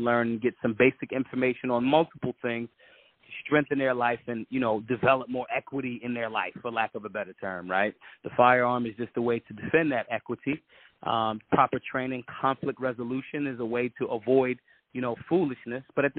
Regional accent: Philadelphia, Pennsylvania, United States; you know, I'm from Philadelphia. I live in Philly.

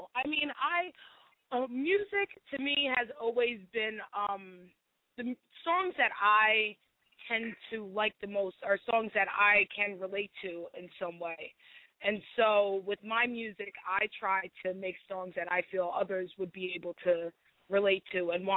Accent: New Jersey, United States; I'm from Jersey, born and raised Central Jersey. I rep it all day, you know. Not a small town. It's not like a big city or anything.

